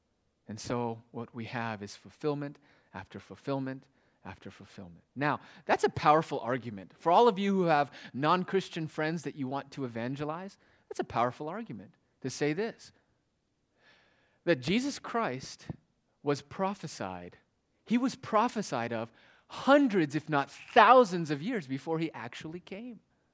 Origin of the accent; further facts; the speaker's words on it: Palo Alto, California, United States; also born or lived in Redwood City; I was born in Redwood City. And then I grew up in Palo Alto in the South Bay area.